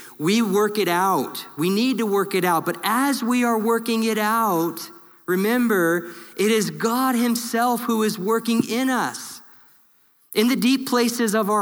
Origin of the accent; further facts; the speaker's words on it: Hood River, Oregon, United States; I was from Hood River, Grace was from Maui.